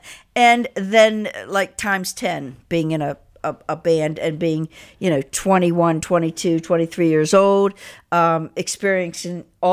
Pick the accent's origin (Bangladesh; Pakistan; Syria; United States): United States; Baltimore, Maryland; I mean, I came from Baltimore on a mission, and I wanted to be a rock star